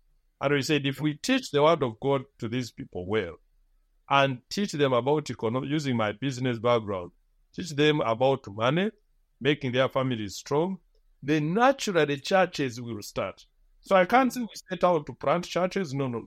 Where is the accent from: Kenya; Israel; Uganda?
Uganda; my home is next door to the Congo, where I was born and raised in Uganda.